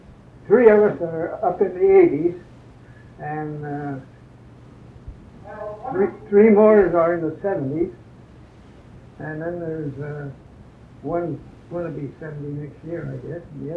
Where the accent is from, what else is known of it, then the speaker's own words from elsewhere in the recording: Portland, United States; born there; No, I was born in Portland, but then they dropped me out here before I was a month old.